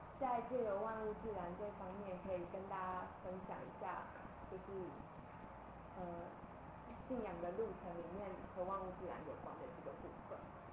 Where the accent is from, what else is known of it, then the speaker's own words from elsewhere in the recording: Taipei, Taiwan; 那我更可以说是一个道道地地的城市乡巴佬。从小到大，我是在台北长大，台北念书。